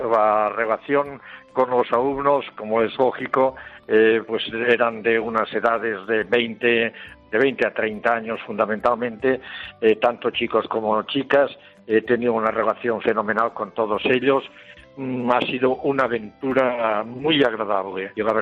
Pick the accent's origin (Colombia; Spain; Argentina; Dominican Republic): Spain; Llíria, Valencian Community; yo soy natural de Liria, la ciudad de la música